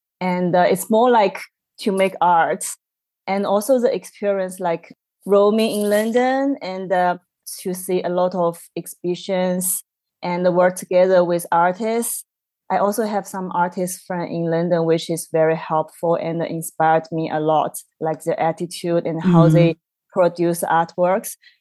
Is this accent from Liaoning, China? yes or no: no; Chengdu, Sichuan, China; English is a second language; moved away as an adult; I I studied in Chengdu, my hometown, in the university for my bachelor degree that was majored in graphic design. And later I wanted to go to UK to study